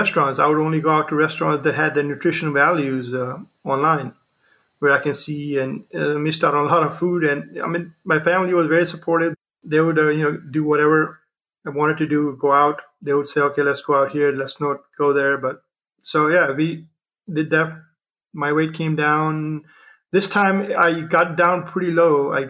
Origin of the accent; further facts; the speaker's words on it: India; I mean, I come from India